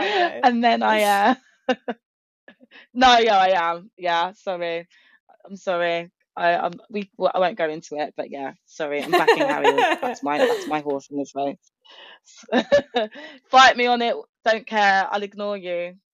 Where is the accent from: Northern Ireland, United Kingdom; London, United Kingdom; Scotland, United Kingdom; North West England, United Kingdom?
London, United Kingdom; so I grew up in North London